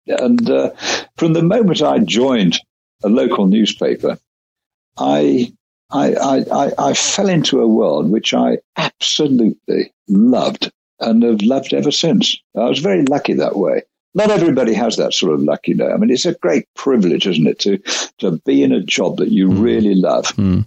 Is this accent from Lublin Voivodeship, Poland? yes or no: no; Warsaw, Masovian Voivodeship, Poland; We all used to drink in the same coffee bar in Warsaw, actually, and which is my hometown.